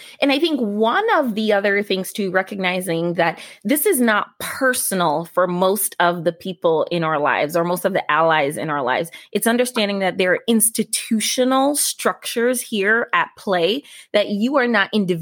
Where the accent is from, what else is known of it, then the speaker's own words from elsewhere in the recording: New York City, New York, United States; also born or lived in Jamaica; now in Minnesota, United States; So I'm actually from Jamaica, born in Jamaica, grew up in New York City